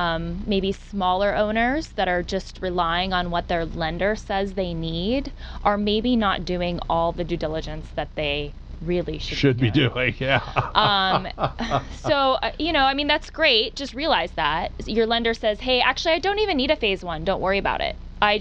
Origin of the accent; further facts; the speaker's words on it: California, United States; I grew up in the Valley. There wasn't an apartment building without a tuck under parking spot.